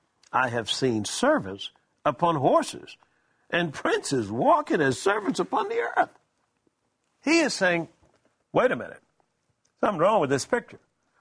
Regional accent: Tuskegee, Alabama, United States; You know, I was brought up in Tuskegee, Alabama.

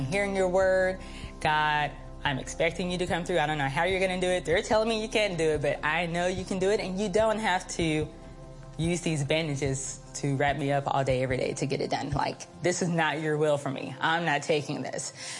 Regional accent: Wichita, Kansas, United States; I'm from Wichita, Kansas.

